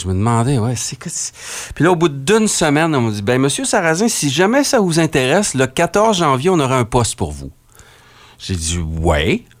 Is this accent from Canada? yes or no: yes; Arvida, Quebec, Canada; Moi, je viens d'Arvida, là.